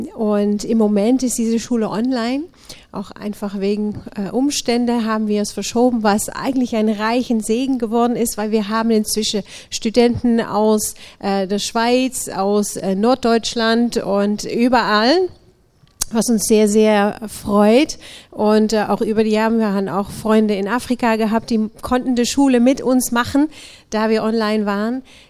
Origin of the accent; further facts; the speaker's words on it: Netherlands; now in Germany; Ich bin Niederländerin